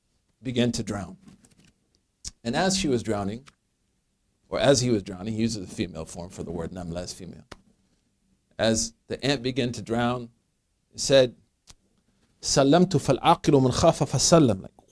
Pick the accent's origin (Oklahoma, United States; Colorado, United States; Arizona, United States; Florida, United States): Oklahoma, United States; I'm from Oklahoma. When I was little, I remember one of my first memories is my father carrying me in the tornado to a cellar.